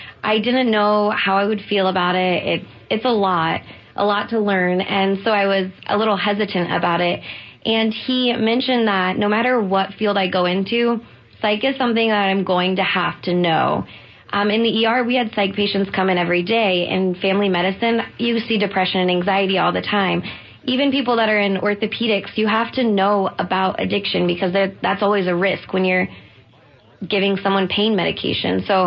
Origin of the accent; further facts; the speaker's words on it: Indiana, United States; Hi there. … I'm from Indiana. I go to Butler University for grad school.